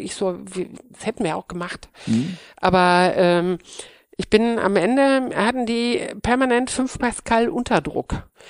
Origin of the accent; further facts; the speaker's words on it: North Rhine-Westphalia, Germany; ich komme ja aus dem Pott und bin eigentlich am Stahlwerk groß geworden